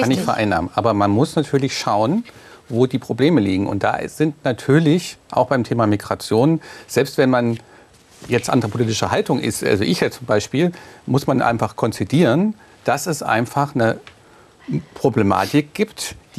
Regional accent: East Germany, Germany; Da bin ich froh, dass ich als Ostdeutscher noch in der Mitte bin dazwischen.

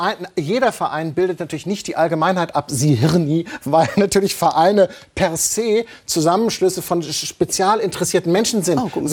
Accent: Hamburg, Germany; Ich komme aus Hamburg, verstehen Sie?

